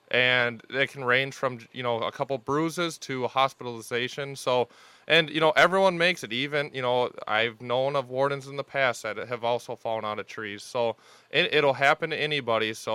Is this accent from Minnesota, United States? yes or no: yes; Minnesota, United States; now in Manitowoc, United States; I'm originally from Minnesota. Grew up south of the Twin Cities. And then went through training and was on the other side of the state. And then I took a job out here in Manitowoc.